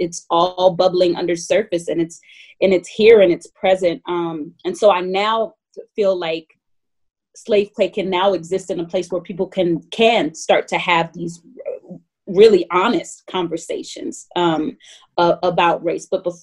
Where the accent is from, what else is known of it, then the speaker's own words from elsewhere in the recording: Atlanta, Georgia, United States; I grew up in Atlanta, Georgia. I remember going to plantations and picking cotton and visiting slave burial grounds and Native American burial grounds in elementary school.